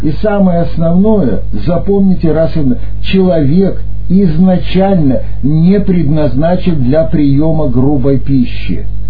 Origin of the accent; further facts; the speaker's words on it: Far East, Russia; born there; Я, например, родился на Дальнем Востоке